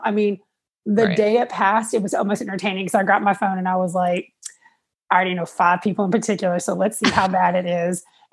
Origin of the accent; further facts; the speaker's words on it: Georgia, United States; I'm originally from Georgia